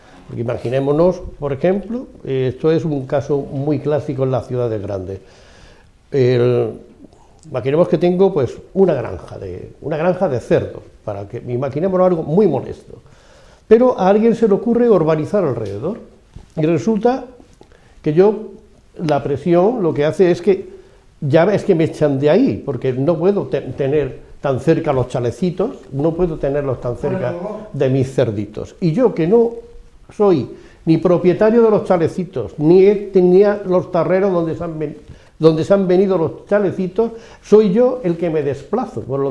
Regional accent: Pozuelo de Alarcón, Community of Madrid, Spain; yo que soy de Pozuelo de toda la vida, mis abuelos, mis tatarabuelos y más pobres que cualquiera

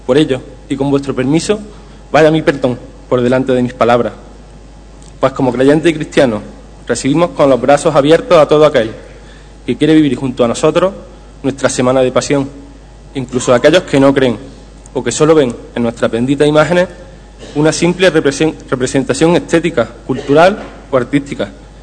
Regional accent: Priego de Córdoba, Andalusia, Spain; Soy de Priego, y mucho que voy a contar que no sepáis ya

